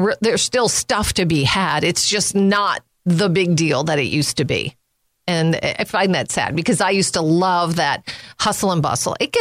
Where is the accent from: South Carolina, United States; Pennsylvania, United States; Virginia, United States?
Pennsylvania, United States; Factoryville; Listen, I grew up in Factoryville, so there's a lot of parking there on College Avenue.